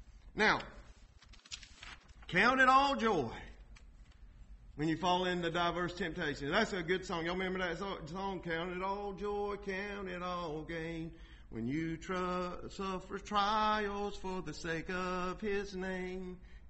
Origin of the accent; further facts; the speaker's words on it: United States; I am an American, and I praise God that I'm an American.